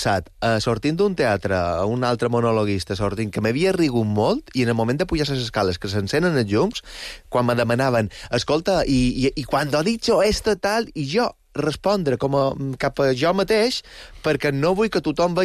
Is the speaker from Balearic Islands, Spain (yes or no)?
yes; Balearic Islands, Spain; com a mallorquí